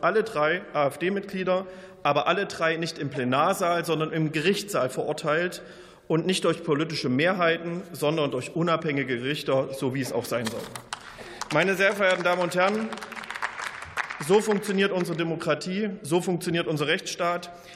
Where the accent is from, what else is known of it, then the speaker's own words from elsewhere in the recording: Thuringia, Germany; Wissen Sie, ich komme aus Thüringen. Und gerade in meinem Heimatland